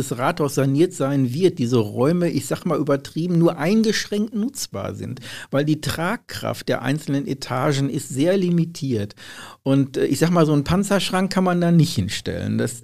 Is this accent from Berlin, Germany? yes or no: no; Marl, North Rhine-Westphalia, Germany; Also ich bin ja in Mahl geboren, aufgewachsen.